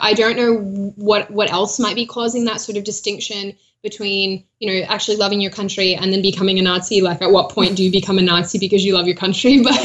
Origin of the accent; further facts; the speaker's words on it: Australia; probably why we're selling ourselves off to the highest bidder, because we actually have no pride in being Australian.